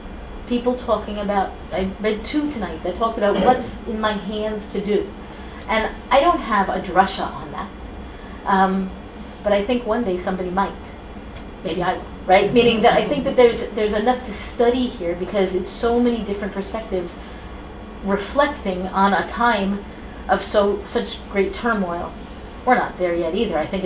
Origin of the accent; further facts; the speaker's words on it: Boston, Massachusetts, United States; I grew up in Boston.